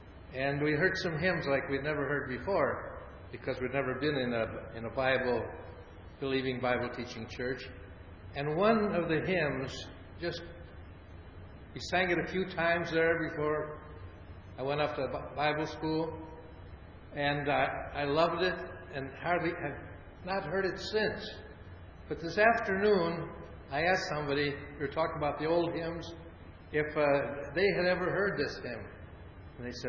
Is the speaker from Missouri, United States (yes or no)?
no; Cleveland, Ohio, United States; when I told him that I was from Cleveland, Ohio